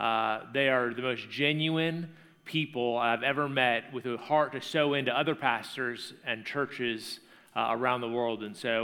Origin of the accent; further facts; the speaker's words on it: Georgia, United States; I said in first service, I said, I'm from Georgia. I don't know Texas stuff.